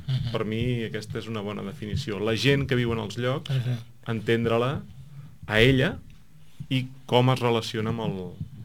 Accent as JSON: {"language": "Catalan", "town": "Castellar del Vallès", "region": "Catalonia", "country": "Spain", "said": "Jo soc de Castellà del Vallès, i el que ens quedava més a prop a casa era Sant Llorenç del Munt."}